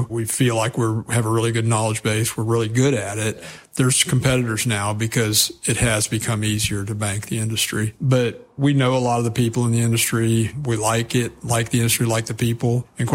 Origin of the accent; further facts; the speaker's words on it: Eustis, Florida, United States; I was born and raised in Eustis. I still live in Eustis, 4 miles from the house I was raised